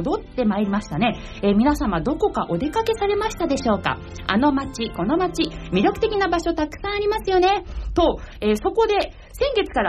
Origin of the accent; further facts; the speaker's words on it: Kawasaki, Kanagawa, Japan; 川崎生まれ川崎育ち自称ゆめみかさき動物公園専属アイドル